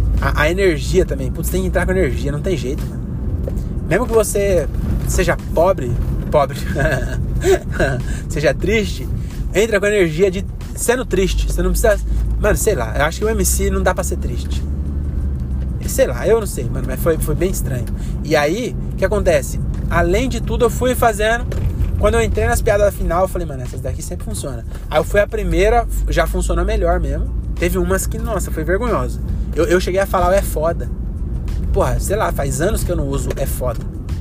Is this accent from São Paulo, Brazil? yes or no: yes; Francisco Morato, São Paulo, Brazil; now in Cajamar, Brazil; Se você é de Carapicuíba, mano, eu sou de Morato, tá ligado? Agora eu sou de Cajamar.